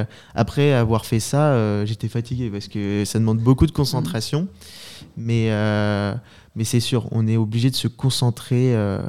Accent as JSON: {"language": "French", "town": "Le Mans", "region": "Pays de la Loire", "country": "France", "tie": "born there", "also_born_or_lived": "Paris", "said": "Je suis né au Mans. Et du coup, avec l'école, j'habitais 2-3 ans sur Paris. Mais tu vois, là, je suis quand même revenu au Mans. Donc c'est pour dire que je suis vraiment attaché à la Sarthe."}